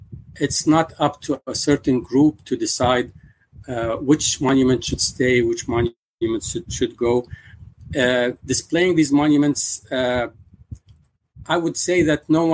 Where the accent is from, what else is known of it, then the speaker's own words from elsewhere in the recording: Baghdad, Baghdad Governorate, Iraq; Now, I'm from Baghdad